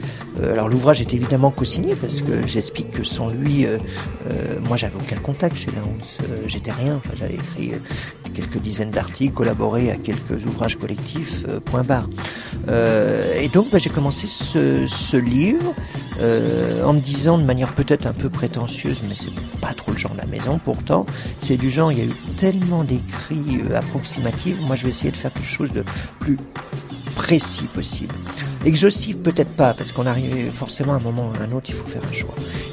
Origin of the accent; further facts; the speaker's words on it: Pays de la Loire, France; Je viens d'où, en fait, de l'Anjou, l'Anjou profond, d'une région qui s'appelle l'Anjou noir.